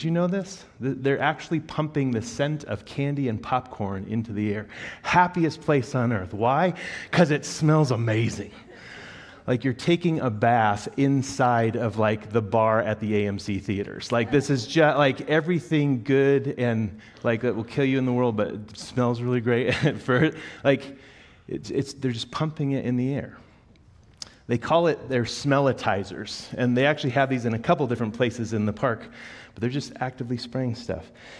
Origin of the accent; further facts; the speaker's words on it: Broomfield, Colorado, United States; I grew up in Broomfield, so you can imagine the culture shock of going from Broomfield, Colorado to a city that's like the size of the entire state of Colorado.